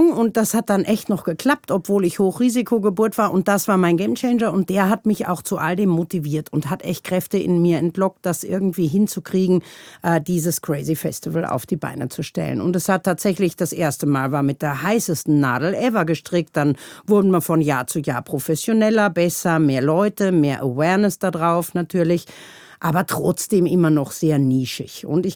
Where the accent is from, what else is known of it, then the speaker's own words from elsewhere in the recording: Germany; now in Austria; Ich bin Piefke, wie man unschwer erkennen kann. Ich wohne seit über 30 Jahren mittlerweile in Österreich.